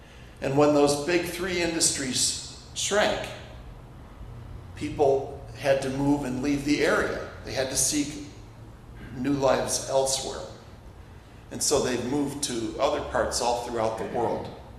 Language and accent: English; New York, United States; I grew up in the Southern Tier.